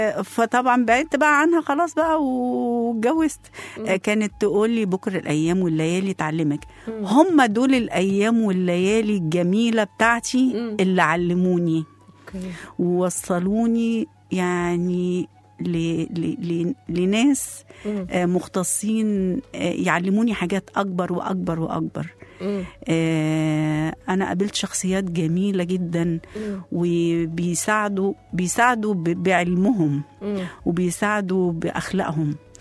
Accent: Egypt; انا على فكرة مش فلاحة انا مصرية

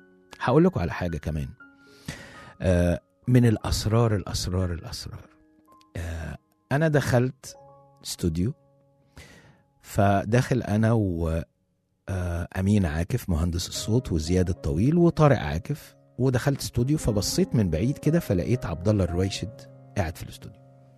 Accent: Alexandria, Alexandria Governorate, Egypt; فبما ان انا اسكندراني فكان عندي اهل واصحاب ما شفتهمش من زمان

